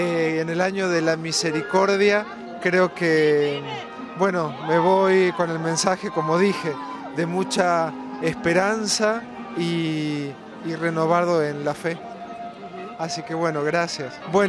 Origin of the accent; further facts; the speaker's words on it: Argentina; moved away as an adult; now in Madrid, Spain; en realidad yo estoy estudiando en Madrid, soy de Argentina.